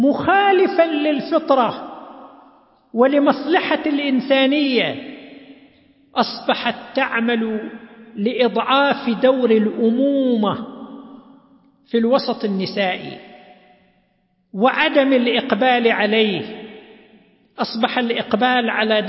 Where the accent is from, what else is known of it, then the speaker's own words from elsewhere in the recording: Saudi Arabia; أظهرت إحصاءات أن معدلات المواليد انخفضت عندنا في المملكة العربية السعودية بنسبة 67% مقارنة بسنة 1950